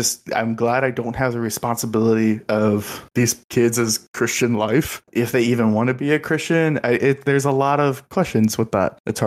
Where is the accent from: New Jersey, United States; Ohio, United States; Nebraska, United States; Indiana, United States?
Indiana, United States; But growing up in Indiana through high school, and then I went to public school